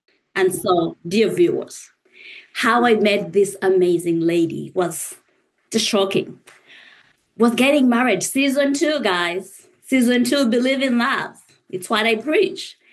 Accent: Uganda; now in United States; So born and raised in East Africa, Uganda, originally from Rwanda, you're taught to be modest, to give.

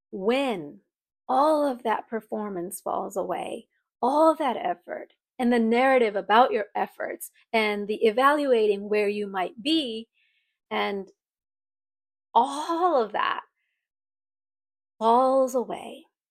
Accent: Tokyo, Japan; English is a second language; Well, of course, because I grew up in Tokyo, right?

